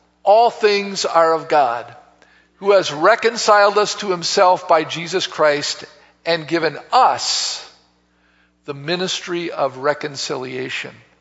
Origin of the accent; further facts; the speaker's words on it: Oak Creek, Wisconsin, United States; also born or lived in Milwaukee; I was born in Milwaukee and raised in Oak Creek